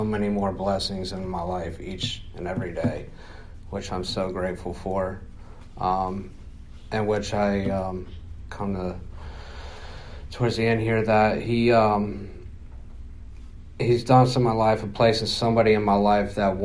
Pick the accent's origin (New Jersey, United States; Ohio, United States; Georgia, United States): Ohio, United States; Columbus; I am from Columbus, Ohio. I'm 29 years old.